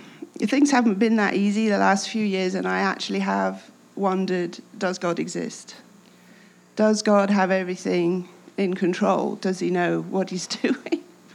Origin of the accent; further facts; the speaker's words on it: England, United Kingdom; I felt really embarrassed being English.